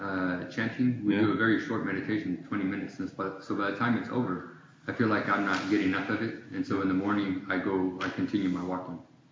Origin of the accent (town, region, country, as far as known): Texas, United States